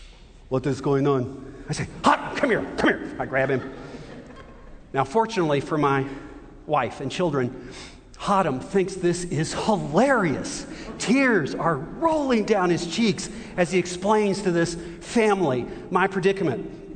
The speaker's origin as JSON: {"language": "English", "town": "Owensboro", "region": "Kentucky", "country": "United States", "tie": "born or raised there", "also_born_or_lived": "Louisville", "said": "I'm actually one of those rare people on this campus that's actually from here. I was born in Louisville. I grew up about 100 miles west of here in Owensboro, Kentucky."}